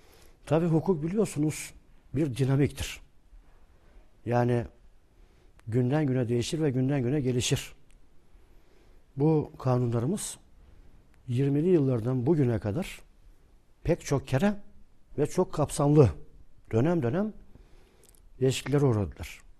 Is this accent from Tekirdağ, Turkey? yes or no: yes; Barbaros, Tekirdağ, Turkey; Biz Kepirtepe mezunuyuz. Trakyalıyım yani ben. Aslen Tekirdağlıyım. Barbarosluyum.